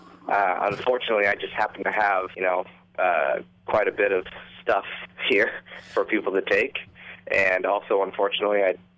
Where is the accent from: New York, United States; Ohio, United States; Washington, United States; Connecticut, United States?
Washington, United States; now in Nashville, United States; I grew up in the Seattle area and have a great family. I have four sisters and just raised really, really well by my parents. Moved out to Nashville a year and a half ago, and just had moved my studio here from Seattle